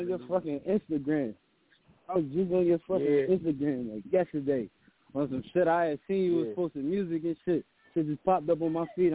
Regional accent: Philadelphia, Pennsylvania, United States; I'm from Philly for y'all niggas that don't know.

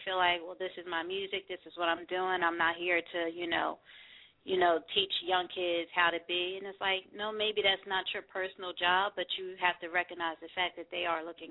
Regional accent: New Jersey, United States; Well, you know, we're from Jersey, so, you know, we respect that very much.

